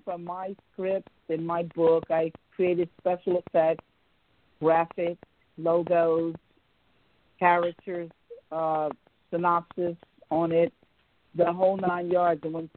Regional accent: New York City, New York, United States; from New York City. I'm a New Yorker.

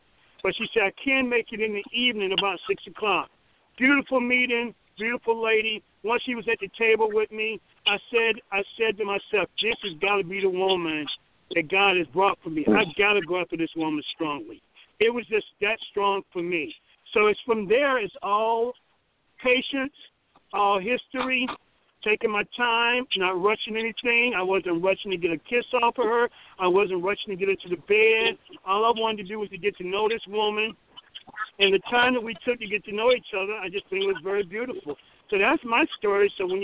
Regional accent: Newark, New Jersey, United States; I grew up in Newark, New Jersey, went to Howard University undergrad.

